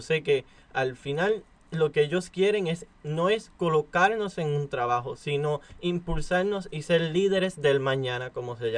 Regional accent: Puerto Rico; yo soy puertorriqueño, yo sé que yo tengo un apellido raro, pero eso no importa

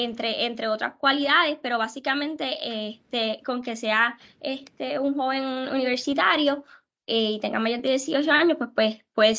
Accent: Mayagüez, Puerto Rico; yo soy estudiante de Mayagüez, vengo de Mayagüez

